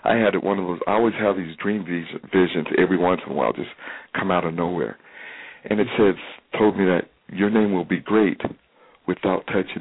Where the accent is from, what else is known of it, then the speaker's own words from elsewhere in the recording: Boulder, Colorado, United States; I grew up in Boulder, one of the few blacks. Grew up in Boulder, ended up walking out at CU, and made the team.